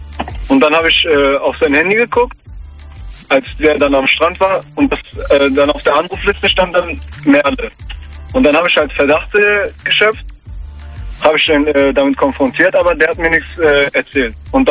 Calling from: Cologne, North Rhine-Westphalia, Germany; Aus Köln.

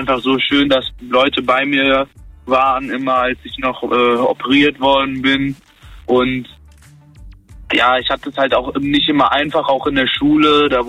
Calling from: Leverkusen, North Rhine-Westphalia, Germany; Aus Leverkusen.

